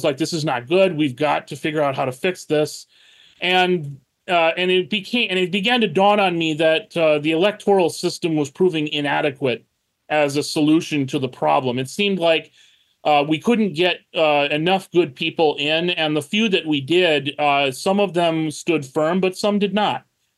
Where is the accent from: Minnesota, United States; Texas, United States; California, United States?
Minnesota, United States; I mean, growing up in the United States, I grew up in the state of Minnesota, and I was always Minnesotan first.